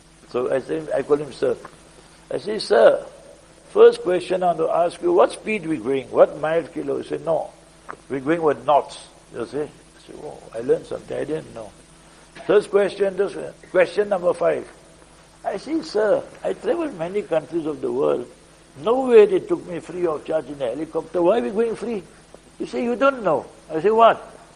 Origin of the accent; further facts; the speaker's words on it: South Africa; Say, sir, I'm from South Africa, I'm a tourist here.